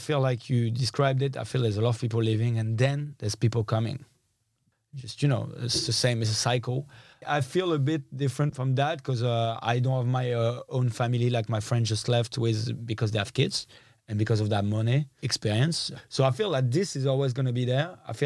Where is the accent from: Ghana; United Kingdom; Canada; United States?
United Kingdom; London; So I am a Londoner. And I feel like I am a Londoner.